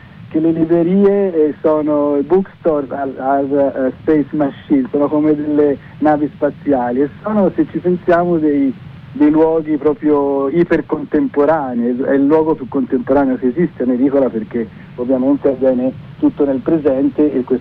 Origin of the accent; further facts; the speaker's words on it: Florence, Tuscany, Italy; devo dirti che da fiorentini, da genitori anche di adolescenti